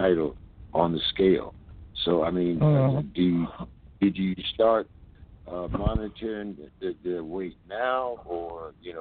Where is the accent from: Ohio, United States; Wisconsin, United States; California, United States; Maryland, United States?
Ohio, United States; since I'm from Northeastern Ohio, I just call it the Cincinnati syndrome.